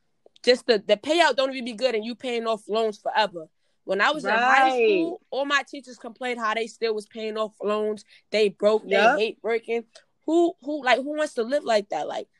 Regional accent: New York City, New York, United States; Yeah, 22. I'm from Harlem.

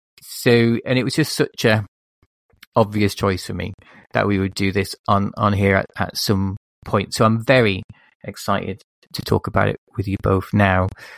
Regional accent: Manchester, North West England, United Kingdom; I am from Manchester originally.

